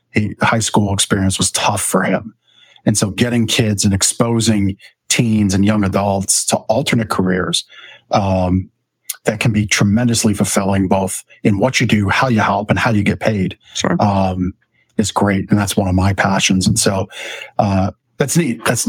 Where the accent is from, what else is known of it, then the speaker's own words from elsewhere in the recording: Reamstown, Pennsylvania, United States; now in Sinking Spring, United States; When I moved here from Canada, I was a Lancaster County kid. So that's my connection. North Lancaster, Reamstown to be exact.